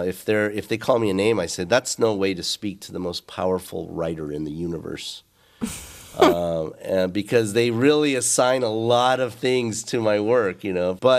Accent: Tijuana, Baja California, Mexico; being not American enough for the U.S. and not Mexican enough for Mexico. I grew up watching the Lucha Libre matinees in Tijuana, you know, reading Mexican comic books and getting exposed to a bilingual, bicultural way of looking at things.

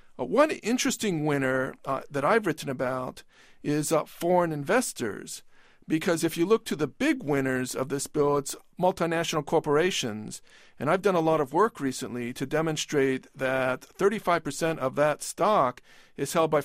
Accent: Maryland, United States; Yes, in my home state of Maryland, I keep an eye on this provision.

